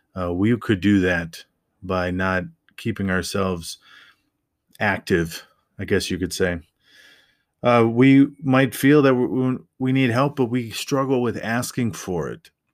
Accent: Midwest, United States; I grew up in the Midwest, and a lot of that is not very hilly, so you can see for quite a distance.

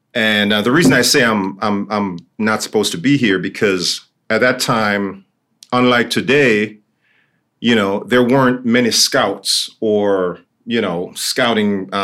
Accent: Kingston, Jamaica; growing up in Kingston, and not a lot of opportunities, third world country.

